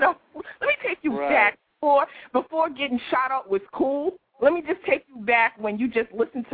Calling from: New Jersey, United States; I'm calling from Jersey.

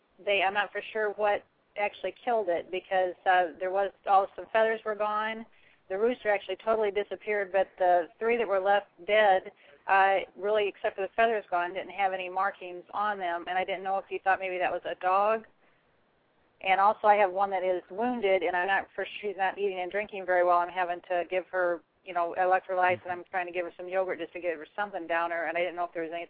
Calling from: Kentucky, United States; I'm from Kentucky.

